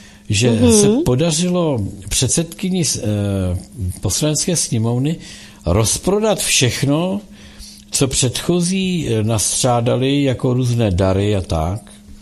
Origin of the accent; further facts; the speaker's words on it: Moravia, Czechia; To je tady ne, u nás na Moravě, víš?